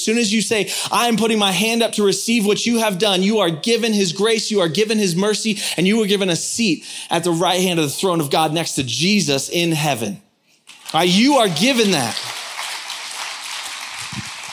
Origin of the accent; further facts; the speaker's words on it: San Diego, California, United States; I grew up in San Diego, and growing up in San Diego, every summer I was at the beach almost every day.